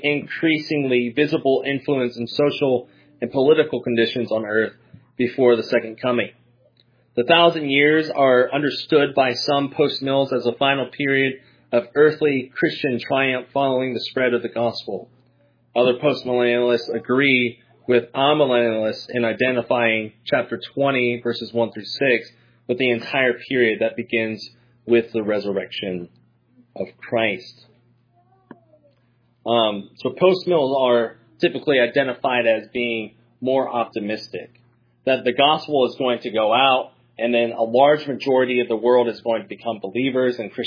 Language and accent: English; United States; I don't know, growing up in America, like, it's just getting worse.